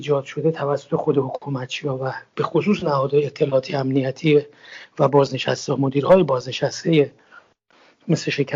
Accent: Iran; moved away; وقتی من خودم از ایران آمدم بیرون

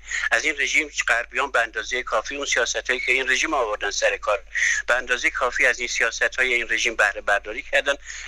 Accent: Iran; وظیفه ما خود ما ایرانیام هست که یک آلترناتیوی به وجود بریم

